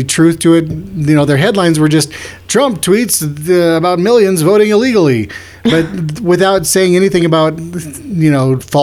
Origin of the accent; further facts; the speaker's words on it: United States; Because I'm an American. And Americans don't care if they sound stupid.